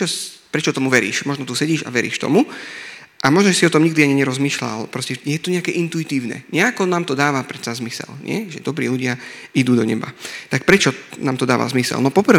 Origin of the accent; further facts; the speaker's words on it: Revúca, Banská Bystrica Region, Slovakia; som z Revúcej